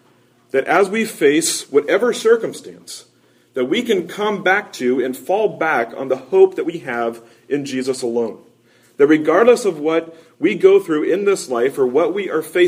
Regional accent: Westwood, Kansas, United States; In the neighborhood in which I grew up in Westwood, Kansas, a little suburb of Kansas City

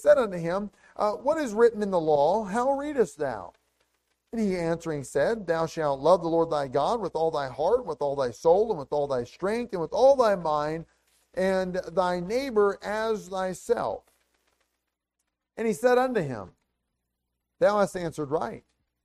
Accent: Missouri, United States; I grew up in Missouri, and that's quite a bit further south than here.

